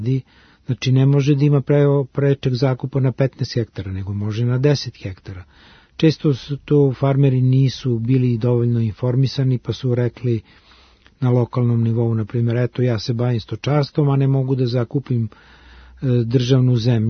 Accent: Serbia; mi, ne zato što pričam i Srbije i kao Srbin, nego jednostavno mi smo lideri u toj proizvodnji

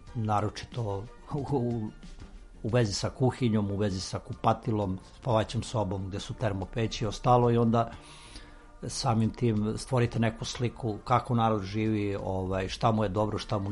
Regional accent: Šumadija, Serbia; now in Belgrade, Serbia; rodom iz jednog dela Šumadije. Živim tu u Beogradu, na Dorćulu, imam nekih 64 godine i bavim se zanatom od srednje škole do danas.

